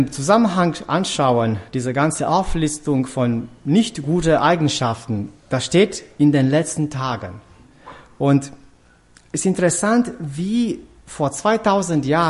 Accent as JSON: {"language": "German", "region": "Transylvania", "country": "Romania", "tie": "born or raised there", "said": "Ich bin in Transsilvanien geboren und groß geworden und gleich nach der Wende gab es eine Inflation von Markenprodukten"}